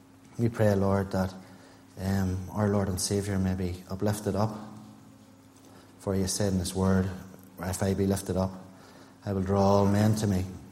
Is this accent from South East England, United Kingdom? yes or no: no; Portadown, Northern Ireland, United Kingdom; born there; I was born in 1974 in Portadown. I was born into a Christian home.